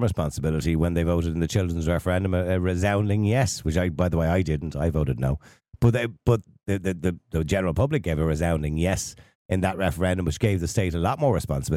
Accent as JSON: {"language": "English", "town": "Dublin", "region": "Leinster", "country": "Ireland", "said": "Yeah, I'm from Eadmore. So, Eadmore was a very rough place."}